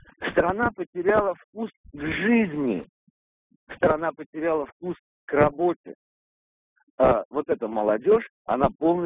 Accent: Moscow, Russia; Мне 42 года, я москвич

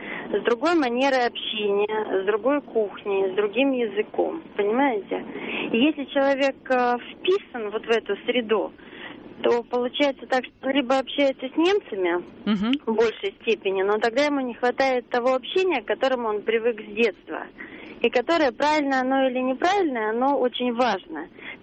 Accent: Moscow, Russia; я из Москвы.

